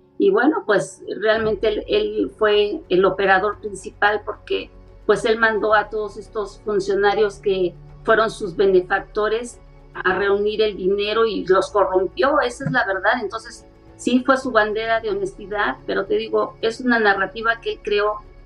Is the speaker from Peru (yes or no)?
no; Mexico; Nosotros como mexicanos